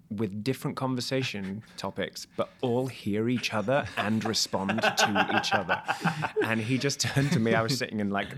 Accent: United Kingdom; now in United States; telling people how I'm British and why I came here, right, apart from when I'm doing a podcast, of course. and so I'll just go around with American dialect sometimes

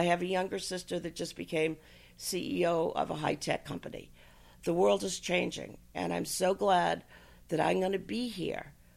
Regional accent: Chicago, Illinois, United States; born there; I was born in Chicago, time of Mayor Daley, where my father was a social worker and my mother was a nursery school teacher.

